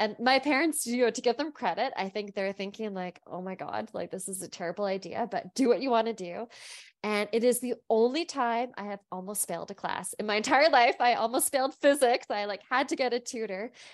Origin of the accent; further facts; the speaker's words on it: Toronto, Ontario, Canada; Yeah. So I grew up in Etobicoke, which is like the west end of Toronto. You know, a very nuclear family, mom, dad, and me and my sister, who's 5 years younger than I am.